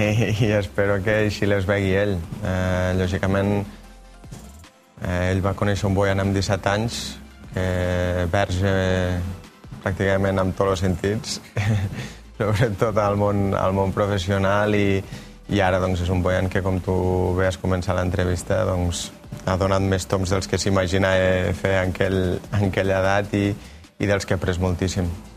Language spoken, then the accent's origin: Catalan; Lleida, Catalonia, Spain; jo també vinc de Lleida, que Lleida també és un lloc molt fred